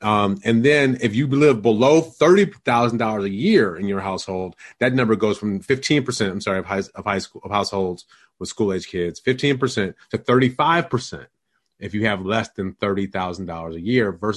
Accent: Detroit, Michigan, United States; I'm from Detroit also, Josh is, lives nearby where I grew up, which is a low-income neighborhood in the city of Detroit.

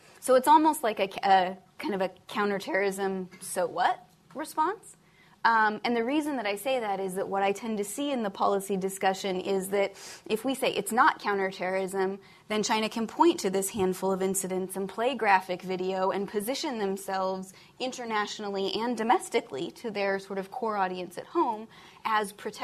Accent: Ireland; I'm Irish. I don't think that because there was, you know, there were a small group of people involved in the IRA

